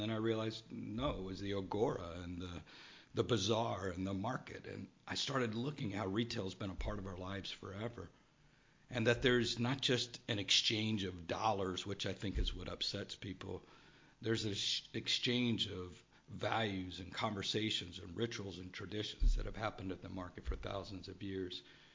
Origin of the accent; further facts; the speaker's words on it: Loxahatchee, Florida, United States; I grew up out near Loxahatchee, Florida, in the Everglades swamps. House was on stilts, and we didn't have a lot to do. I lived on dirt roads